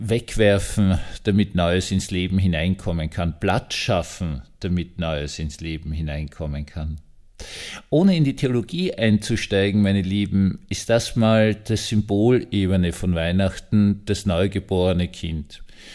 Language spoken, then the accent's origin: German; Vienna, Austria; Ich bin aufgewachsen in Wien in einer sehr schönen 150 Quadratmeter Altbauwohnung.